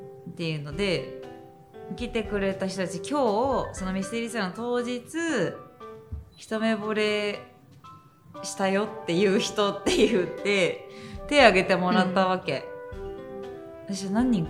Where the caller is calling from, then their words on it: Shizuoka, Japan; 僕は地元が静岡で、割と掛川市に近いところに住んでいるので